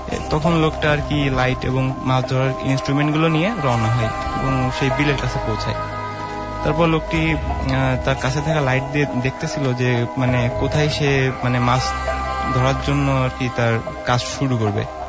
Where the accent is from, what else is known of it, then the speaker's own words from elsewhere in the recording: Jessore, Khulna Division, Bangladesh; now in Faridpur, Bangladesh; আমি আসছি ফরিদপুর থেকে, আমার হোম ডিস্ট্রিক্ট হলো যশোর।